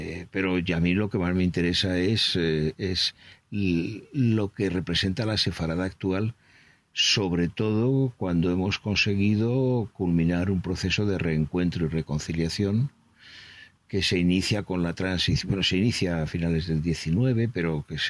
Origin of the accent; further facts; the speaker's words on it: Spain; yo soy un español educado bajo el franquismo